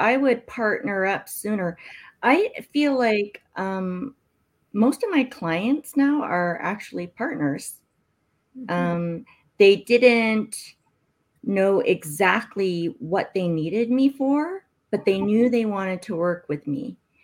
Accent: Canada; accent: Canadian; There's my Canadian accent coming out.

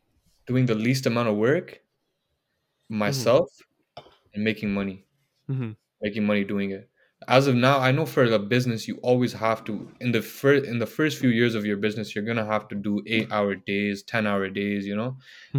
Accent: Canada; born there; I was born in Canada. My parents came before, and I'm the eldest sibling of four.

